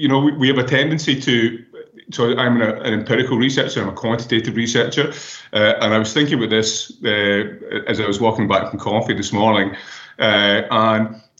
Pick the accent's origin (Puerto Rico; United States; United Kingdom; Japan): United Kingdom; Scotland; moved away as an adult; now in Canada; And so my accent's probably a bit of a giveaway. I'm Scottish and it hasn't been polished by 18 years in Canada.